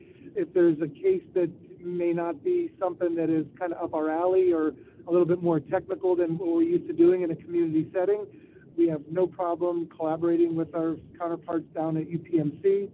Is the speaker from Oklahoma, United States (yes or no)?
no; Erie, Pennsylvania, United States; So I grew up in Erie, and it was always my desire to come back home and practice in my hometown.